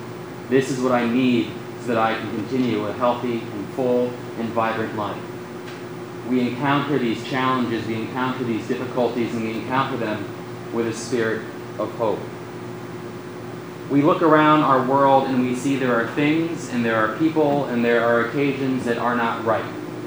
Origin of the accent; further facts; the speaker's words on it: Connecticut, United States; And I've come from Connecticut, where I'm from.